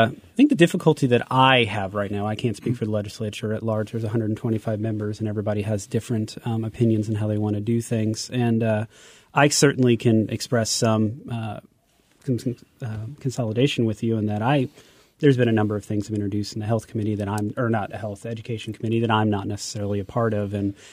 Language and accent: English; Kansas City, Kansas, United States; I grew up in Kansas City area, kind of all over. My dad is from the Kansas City, Kansas, so I went to Turner Schools for a while.